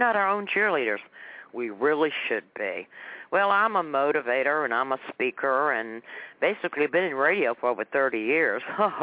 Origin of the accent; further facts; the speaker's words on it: Richmond, Virginia, United States; I'm a Christian, born and bred in Richmond, Virginia. The city of the monuments, on top of the world, here on Gray Street in Richmond, Virginia.